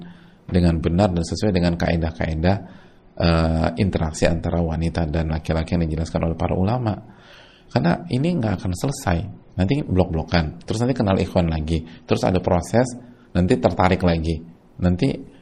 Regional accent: Tegal, Central Java, Indonesia; jadi kemungkinan orang tua saya tidak menyetujui karena saya asal Tegal, dan orang tua menginginkan sesama orang Jawa.

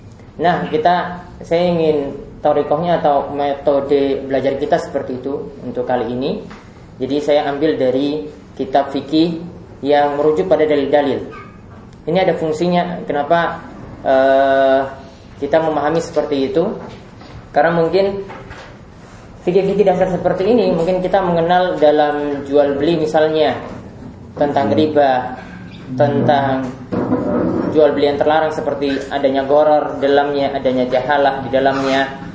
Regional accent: Yogyakarta, Special Region of Yogyakarta, Indonesia; Jadi saya dari Jogja ya. S1 saya di Teknik Kimia UGM. Kemudian S2 saya di Chemical Engineering King Saud University di Riyadh, Kerajaan Saudi Arabia.

